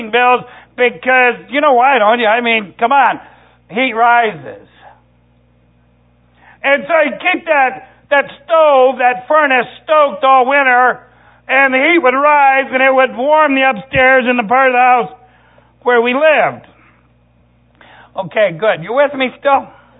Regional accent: Tennessee, United States; born there; when I was a kid, I was born in Tennessee. I know you can tell by my accent, right?

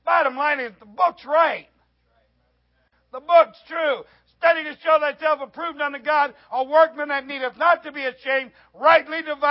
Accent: Midwest, United States; Now, I grew up in the Lord, back in the Midwest, in the camp meetings and the preaching

